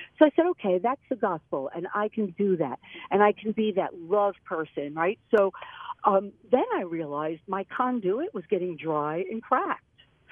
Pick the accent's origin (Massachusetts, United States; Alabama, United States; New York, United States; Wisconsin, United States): New York, United States; Brooklyn; my whole life I grew up in Brooklyn, New York. I had to go to the beach or the botanical gardens to get to a tree